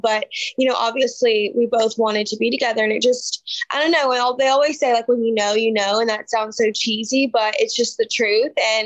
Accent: Alabama, United States; So I grew up in Alabama, went to the University of Alabama.

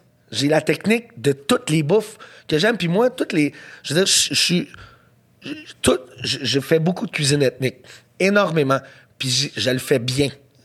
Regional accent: Montreal, Quebec, Canada; Pour moi, Montréal, c'est une ville multiethnique. C'est une ville. Moi, je viens d'NDG. Je veux dire, c'est les Coréens, les Jamaïcains, c'est les Japonais

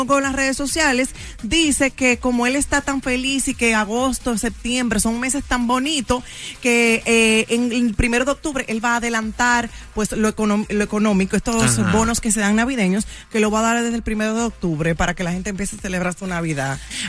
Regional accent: Venezuela; Yo siendo venezolano, yo no confío en eso.

